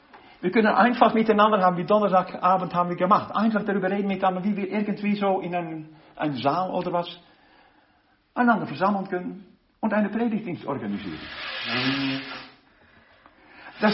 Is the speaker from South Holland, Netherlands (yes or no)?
yes; Rotterdam, South Holland, Netherlands; German is a second language; Ich war in meinem Urlaub auch einen Tag in meiner Heimatstadt Rotterdam.